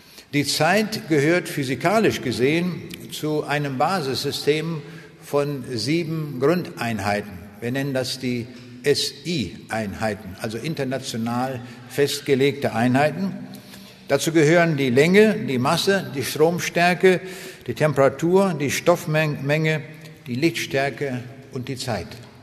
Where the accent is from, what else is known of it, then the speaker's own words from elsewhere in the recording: Braunschweig, Lower Saxony, Germany; in Braunschweig, wo ich herkomme und wo ich selbst 30 Jahre lang als leitender Wissenschaftler gearbeitet habe.